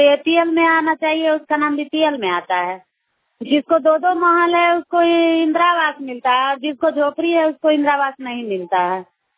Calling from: Madhubani, Bihar, India; हम बेहटा से बोल रहे हैं, मधुबनी जिला से।

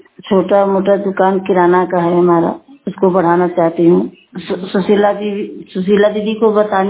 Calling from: Mirzapur, Uttar Pradesh, India; मैं हीरापट्टी से बोल रही हूँ। मेरा जिला मिर्जापुर है, मैं सिटी ब्लॉक से बोल रही हूँ।

